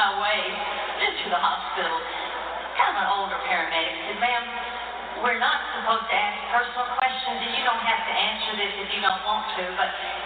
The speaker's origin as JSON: {"language": "English", "town": "Nashville", "region": "Tennessee", "country": "United States", "tie": "born or raised there", "said": "My sister had gotten Nashville, yes, my hometown. People still say I sound like Nashville a lot."}